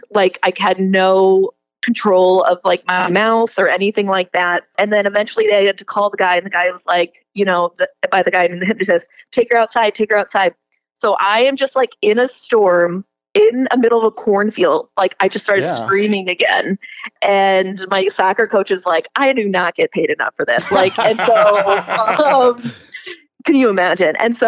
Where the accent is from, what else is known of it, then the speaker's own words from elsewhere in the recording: Iowa, United States; But essentially, I'm from Iowa, and so I was on a bus back from a game that got canceled because it was a storm